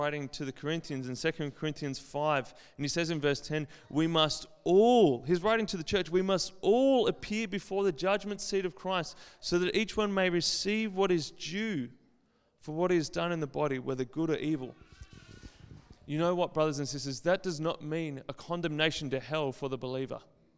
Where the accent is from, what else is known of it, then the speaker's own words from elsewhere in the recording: Tasmania, Australia; I grew up in Tassie